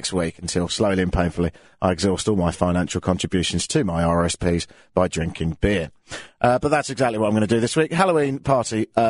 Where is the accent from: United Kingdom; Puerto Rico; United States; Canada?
United Kingdom; England; moved away; I'm from the United Kingdom of England, and I've been here for 8 years.